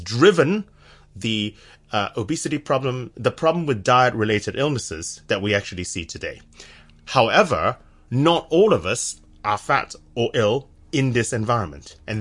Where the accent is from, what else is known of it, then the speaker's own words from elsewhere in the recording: San Francisco, California, United States; now in United Kingdom; So I'm from San Francisco.